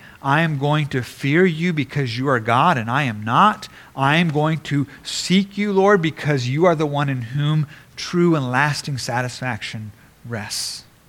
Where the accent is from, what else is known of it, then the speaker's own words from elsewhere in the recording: Japan; One of my favorite meals, I grew up in Japan, and one of my favorite meals is Japanese yakiniku.